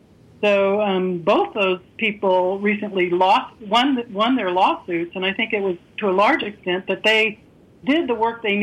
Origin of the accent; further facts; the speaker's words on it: East Coast, United States; like I was raised on the East Coast, and there's a certain kind of cultural way of communicating on the East Coast